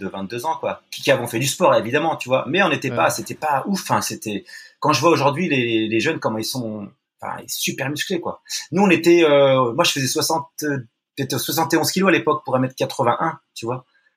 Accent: Longjumeau, Île-de-France, France; On est issu de Longjumeau, c'est une banlieue de Paris.

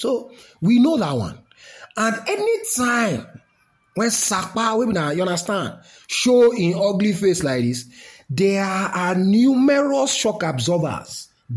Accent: Nigeria; So as a Nigerian that I am, as an African exactly, everybody must work with their consciousness, their sense.

